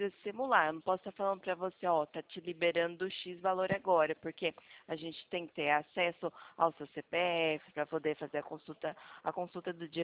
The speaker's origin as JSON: {"language": "Portuguese", "town": "Ribeirão Preto", "region": "São Paulo", "country": "Brazil", "said": "eu sou daqui de Ribeirão Preto"}